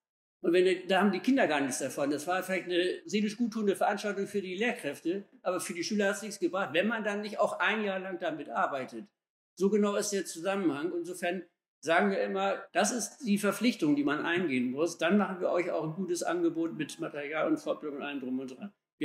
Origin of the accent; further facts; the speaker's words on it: Bremen, Germany; in diesem Stadtteil von Bremen, wo ich herkomme